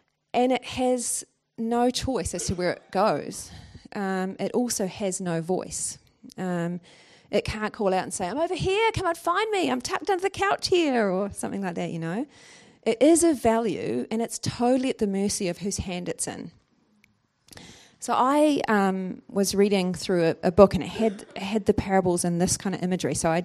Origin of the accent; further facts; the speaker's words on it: New Zealand; A white, normal, middle class girl growing up in New Zealand with that secret side of your life, it's just kind of, it was a secret.